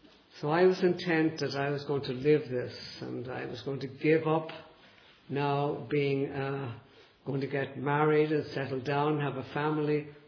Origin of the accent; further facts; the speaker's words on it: Dublin, Leinster, Ireland; I grew up in Dublin, Ireland, in a very devout Catholic family.